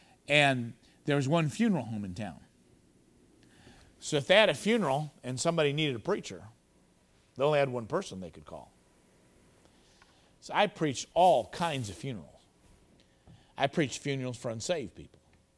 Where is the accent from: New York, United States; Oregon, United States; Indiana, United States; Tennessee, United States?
Indiana, United States; Indianapolis; Turns out he's not only from America, he's from my hometown, Indianapolis.